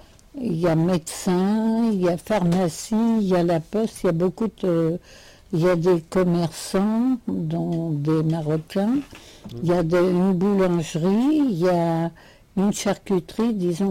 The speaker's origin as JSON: {"language": "French", "town": "Montrouge", "region": "Île-de-France", "country": "France", "tie": "born there", "said": "Moi, je suis née à Montrouge."}